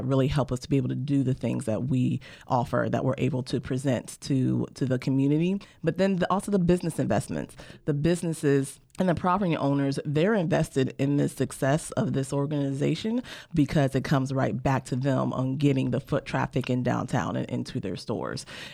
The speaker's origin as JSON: {"language": "English", "region": "Ohio", "country": "United States", "tie": "born or raised there", "moved": "as an adult", "lives_now": "San Luis Obispo, United States", "said": "I did leave to go back to my home state of Ohio and went to grad school, completed my program there, and then moved back in 2006."}